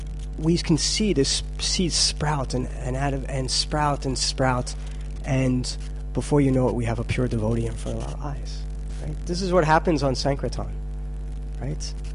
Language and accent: English; Delhi, India; English is a second language; I come from Delhi.